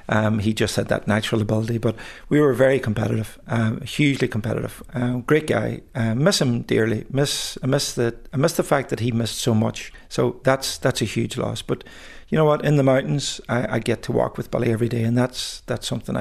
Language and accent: English; Ulster, Ireland; Growing up in Donegal